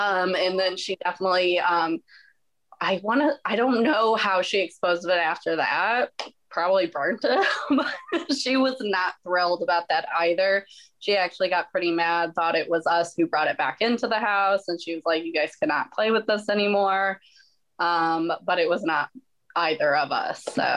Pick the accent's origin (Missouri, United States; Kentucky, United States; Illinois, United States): Missouri, United States; St. Louis; I'm from St. Louis.